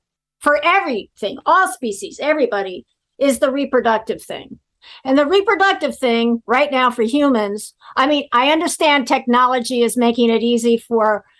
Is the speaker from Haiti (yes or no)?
yes; Haiti; I was brought up in Haiti.